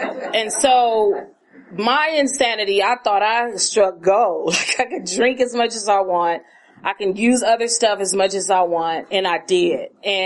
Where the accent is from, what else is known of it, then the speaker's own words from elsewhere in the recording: Oakland, California, United States; I'm from West Oakland, which they call the Lower Bottoms.